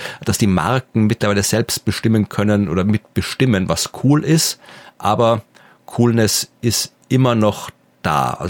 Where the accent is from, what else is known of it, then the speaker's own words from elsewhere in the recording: Lower Austria, Austria; am Ende der Wachau, da wo ich herkomme, Donautal, in der Nähe von Wien